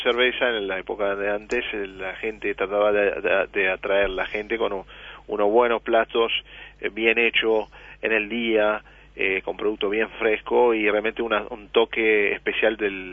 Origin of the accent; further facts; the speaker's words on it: Nice, Provence-Alpes-Côte d'Azur, France; yo soy de Niza, ¿no? De la costa mm-hmm.